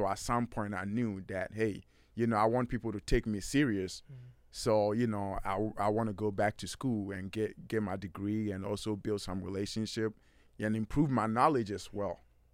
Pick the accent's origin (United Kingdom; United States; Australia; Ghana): Ghana; And I'm born and raised in Ghana.